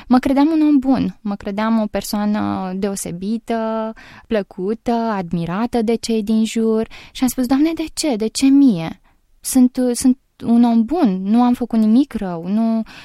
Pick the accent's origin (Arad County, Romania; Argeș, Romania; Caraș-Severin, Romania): Argeș, Romania; Pitești; În orașul din care sunt. Sunt din Pitești.